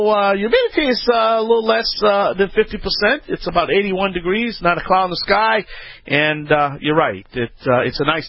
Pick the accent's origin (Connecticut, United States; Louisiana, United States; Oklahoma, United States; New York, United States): Louisiana, United States; New Orleans; I understand he's on the line right now from New Orleans, Louisiana, my hometown, the Big Easy.